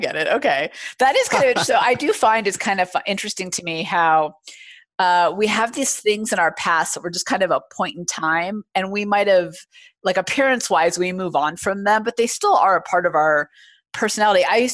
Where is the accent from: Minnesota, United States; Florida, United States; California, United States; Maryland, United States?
California, United States; Bay Area; I grew up in the Bay Area in California.